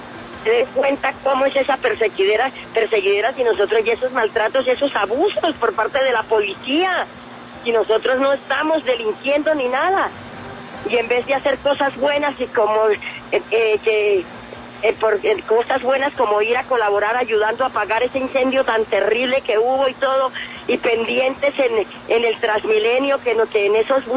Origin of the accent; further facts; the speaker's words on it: Boyacá, Colombia; now in Bogotá, Colombia; Pues desde que me vine de Boyacá, acá en Bogotá.